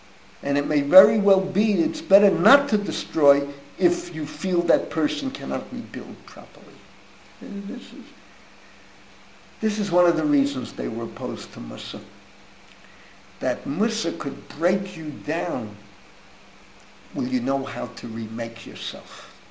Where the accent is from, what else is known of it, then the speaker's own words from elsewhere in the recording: Bronx, New York, United States; I'm a kid from the Bronx.